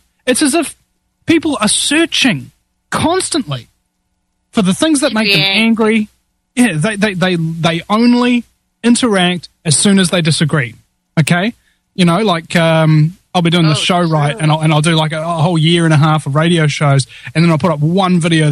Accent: New Zealand; because I'm from New Zealand or something like that, does that give me some kind of special allure or appeal that I'm basically nowhere near you

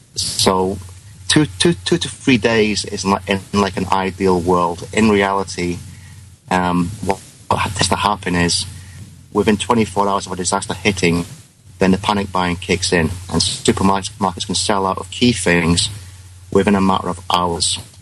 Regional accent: United Kingdom; now in United States; You might notice by my accent, I'm actually a Brit.

